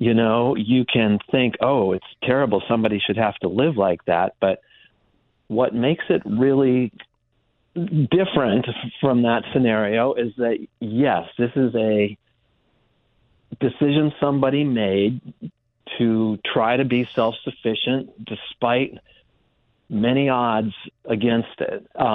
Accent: Colorado, United States; So I'm from Colorado

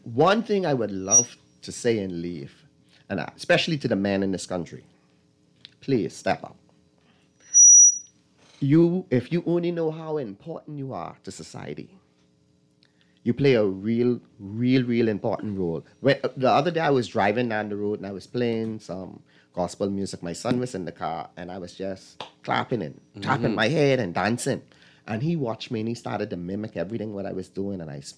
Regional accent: Mason's Addition, New Providence, Bahamas; I grew up right in Mason Edition.

